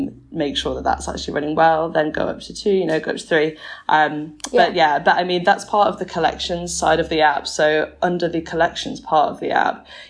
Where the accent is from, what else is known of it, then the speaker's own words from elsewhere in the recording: Nottingham, East Midlands, United Kingdom; now in Bristol, United Kingdom; I am originally from Nottingham, from a place called Wollaton, and I have one older brother, and I went to University of Birmingham.